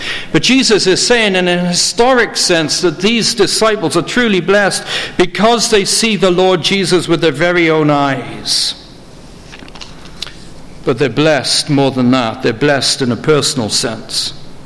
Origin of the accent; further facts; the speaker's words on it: Wales, United Kingdom; it's a hymn that I grew up with in Wales